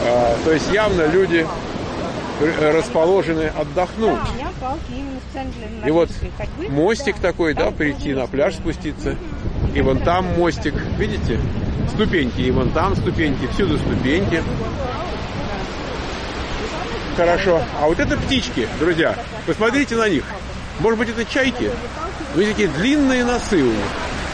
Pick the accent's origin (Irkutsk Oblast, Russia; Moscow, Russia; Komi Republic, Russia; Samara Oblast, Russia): Moscow, Russia; а вот мы были из Москвы.